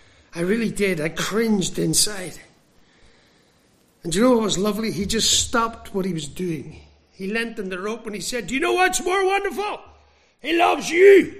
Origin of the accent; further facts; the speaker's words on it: Ireland; but I'm Irish, so I could be wrong